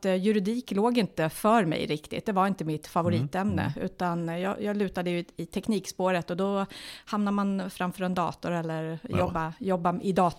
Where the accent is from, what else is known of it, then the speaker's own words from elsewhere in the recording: Stockholm, Stockholm County, Sweden; now in Nyköping, Sweden; Jag är ju från Stockholm ursprungligen, flyttade till Nyköping 2004 var det faktiskt också.